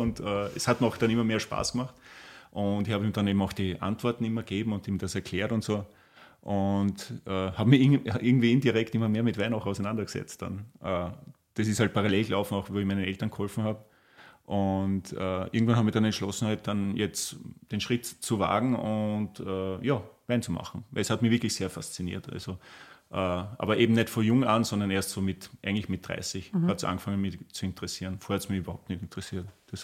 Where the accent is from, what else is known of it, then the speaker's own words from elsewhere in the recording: Rust, Burgenland, Austria; also born or lived in Vienna; ich bin ja in Rust aufgewachsen, ja, geboren bin ich in Wien, aber ist ja wurscht. Mhm. Eigentlich meine Eltern haben in Rust gelebt und leben noch hier.